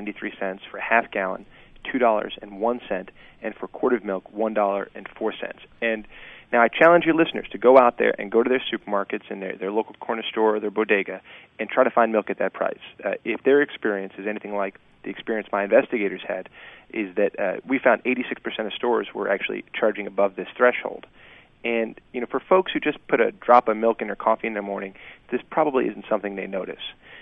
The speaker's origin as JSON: {"language": "English", "town": "Woodside", "region": "New York", "country": "United States", "tie": "born or raised there", "said": "I'm proud to represent Woodside, Sunnyside, Maspeth, Astoria, and Long Island City, where I grew up in Woodside."}